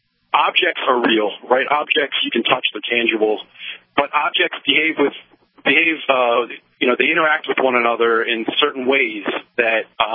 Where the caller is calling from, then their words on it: Connecticut, United States; I'm calling from Connecticut. I'm racing back to beat a snowstorm in Philadelphia.